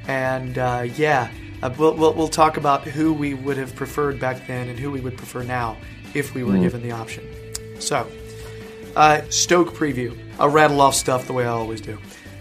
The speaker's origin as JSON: {"language": "English", "region": "North Carolina", "country": "United States", "said": "Yeah, I said, y'all, deal with it. I'm from North Carolina."}